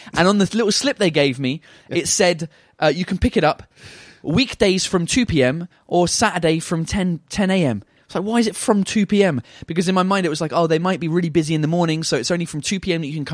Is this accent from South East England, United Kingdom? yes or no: yes; Canterbury, South East England, United Kingdom; a small town in the southeast called Canterbury.